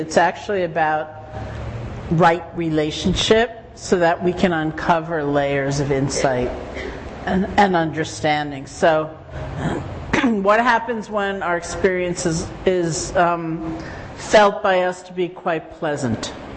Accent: East Coast, United States; And of course I'm from the East Coast, right?

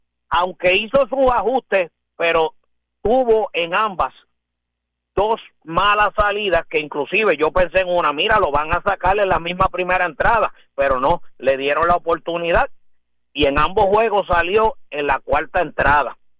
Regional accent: Puerto Rico; como puertorriqueño, pues yo estaba sumamente emocionado

